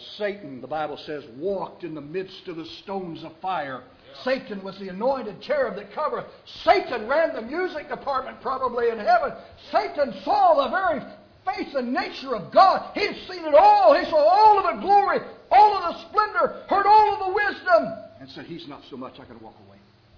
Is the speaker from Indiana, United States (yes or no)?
yes; Indiana, United States; Since I'm an Indiana boy, I'm not a Yankee. I'm a Northerner.